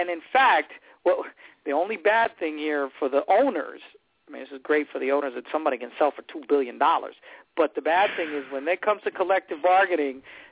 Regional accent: New York City, New York, United States; we both grew up on the Upper West Side

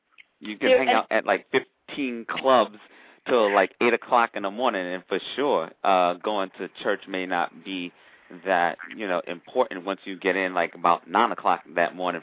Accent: New York, United States; which is kind of strange because we're both from New York, and I know people in New York can be kind of flashy and things like that.

